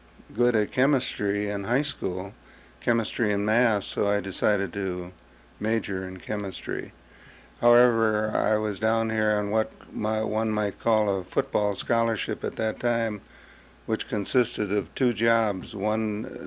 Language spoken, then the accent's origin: English; La Crosse, Wisconsin, United States; I was born in La Crosse, Wisconsin on February 20th, 1923. I attended and graduated from La Crosse Central High School in the class of 1940